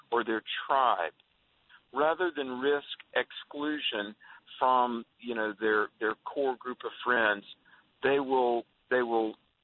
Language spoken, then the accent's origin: English; North Carolina, United States; So I'm driving from Richmond, Virginia, back to my home state of North Carolina to be with a college event.